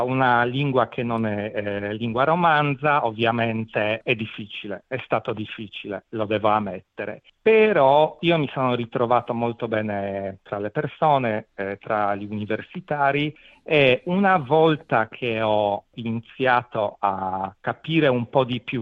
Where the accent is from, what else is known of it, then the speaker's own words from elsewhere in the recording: Poland; vengo dalla Polonia, sono nato in Polonia e ci ho vissuto per i primi 19 anni.